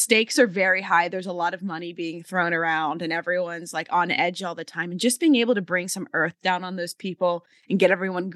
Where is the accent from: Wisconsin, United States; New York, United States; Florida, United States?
Florida, United States; I'm from Florida. In Florida, for all its weird and strangeness, is pretty Catholic with an underlying current of hoodoo and voodoo.